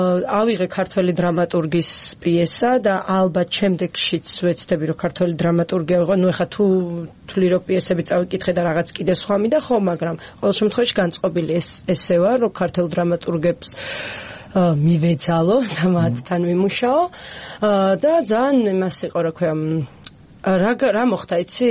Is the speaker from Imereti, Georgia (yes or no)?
yes; Imereti, Georgia; მე თვითონ იმერელი ვარ